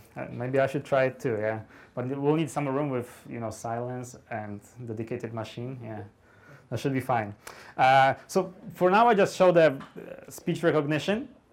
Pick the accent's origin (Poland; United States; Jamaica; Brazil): Poland; I can say, for example, Polish. I'm from Poland.